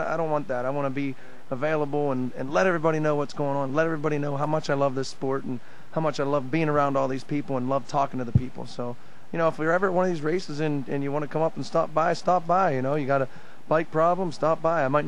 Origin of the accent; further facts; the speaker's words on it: Pennsylvania, United States; I'm from Pennsylvania. We haven't had any heat lately, so...